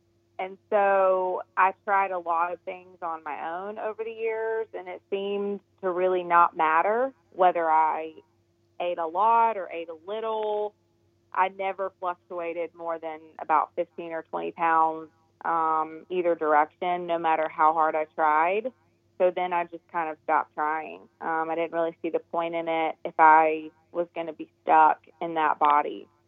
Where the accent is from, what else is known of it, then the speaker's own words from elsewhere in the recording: Greenville, South Carolina, United States; I am from Greenville, South Carolina.